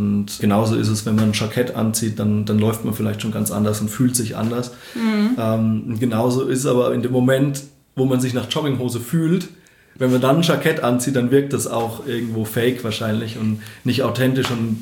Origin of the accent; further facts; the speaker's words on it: Obereschenbach, Bavaria, Germany; Also ich komme aus Obereschenbach, das ist bei Hammelburg. Hammelburg ist die älteste Weinstadt Frankens. Und mein Elternhaus ist auch direkt unterhalb vom Weinberg. Ja, wir sind keine Winzerfamilie